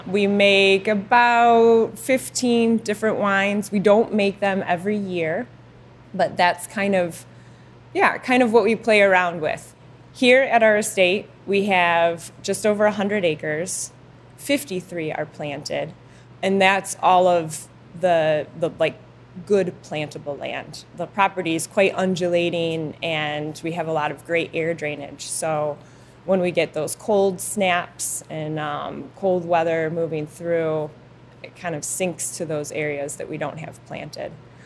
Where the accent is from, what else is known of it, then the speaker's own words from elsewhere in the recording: Traverse City, Michigan, United States; I'm from Traverse City, so our industry was just really starting to flourish back then, about 20 years ago.